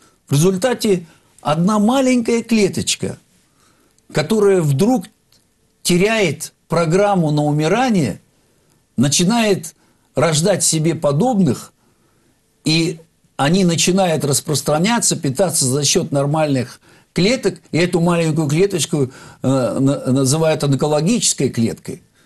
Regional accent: Irkutsk, Irkutsk Oblast, Russia; сам я из Иркутска

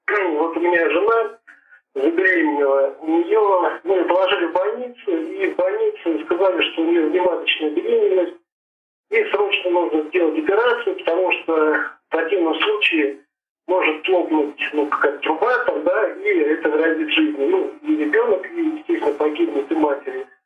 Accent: Voronezh, Voronezh Oblast, Russia; я из Воронежа.

